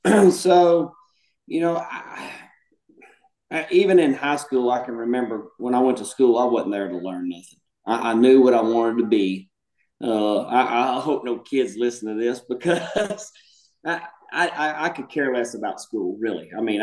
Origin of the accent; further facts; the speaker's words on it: Louisiana, United States; You know, I grew up in South Louisiana on a very small ranch.